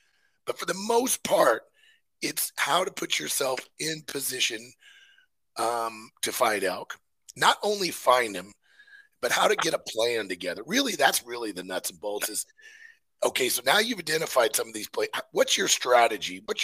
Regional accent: Missouri, United States; moved away; but I'm from Missouri. So until I moved here, I had a hard time letting bulls go by.

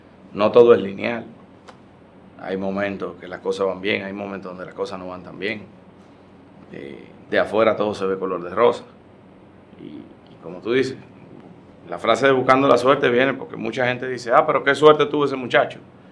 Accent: Dominican Republic; Y como dominicano tradicional, me dejé llevar

